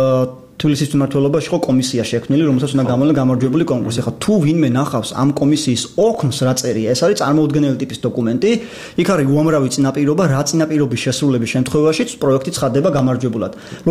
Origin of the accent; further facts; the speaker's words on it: Batumi, Adjara, Georgia; მე ბათუმში დავიბადე გავიზარდე როცა მიწეს პერიოდულად ჩასვლა სამთვეში იქ 4-5 ერთხელ ხედავ რა სტრაფად იცვლება ქალაქი